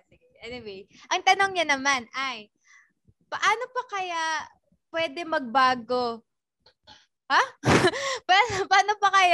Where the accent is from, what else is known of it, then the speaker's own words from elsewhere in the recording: Calabarzon, Philippines; dahil taga Cavite ako, doon hindi naman siya sobrang probinsya